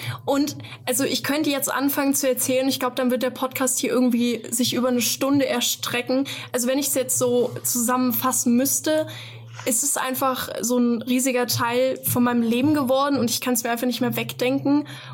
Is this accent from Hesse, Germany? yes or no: yes; Fulda, Hesse, Germany; Ja, ich komme aus Fulda, bin hier geboren, auch im Herz-Jesu-Krankenhaus, tatsächlich. Ich komme auch aus Fulda.